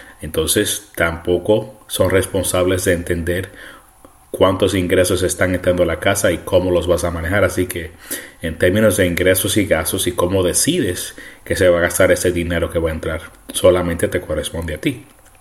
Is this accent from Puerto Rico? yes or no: yes; Puerto Rico; now in United States; Y yo, creciendo en Puerto Rico, también experimenté eso. Creciendo en Puerto Rico, aparte del béisbol, el deporte nacional era la política.